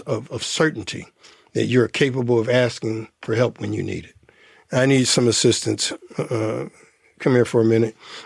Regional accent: Detroit, Michigan, United States; I'm from Detroit. I went to live in Ann Arbor. I worked for the University of Michigan for 34 years

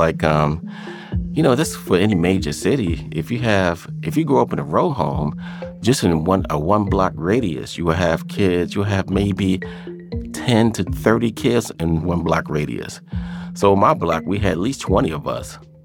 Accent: Baltimore, Maryland, United States; I grew up in West Baltimore, Sandtown. I come from three different neighborhoods, Sandtown, Holland Park, and what we call the Avenue. I grew up one of nine kids, hardworking father, very loving family.

